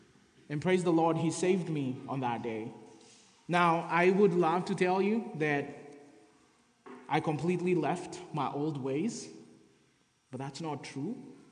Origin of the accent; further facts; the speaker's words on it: Kenya; A little bit about myself. I was born and raised in Kenya.